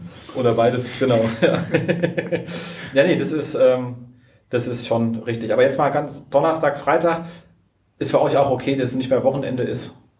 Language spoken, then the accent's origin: German; Berlin, Germany; wir fahren ja eh rüber und rüber, wir sind ja Berliner